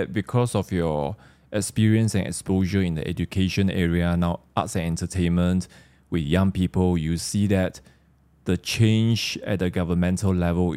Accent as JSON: {"language": "English", "region": "Sarawak", "country": "Malaysia", "said": "Of course, Michelle, we are all from Sarawak, you know, and we know"}